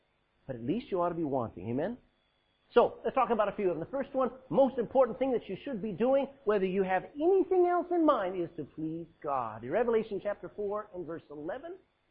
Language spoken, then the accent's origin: English; Texas, United States; I'm a Texan.